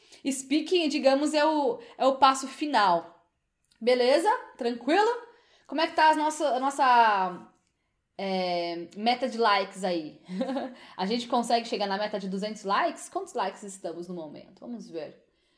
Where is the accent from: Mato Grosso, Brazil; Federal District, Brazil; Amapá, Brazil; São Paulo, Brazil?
São Paulo, Brazil; Osasco; born there; eu não nasci na Inglaterra, eu nasci lá em Osasco, São Paulo, Brasil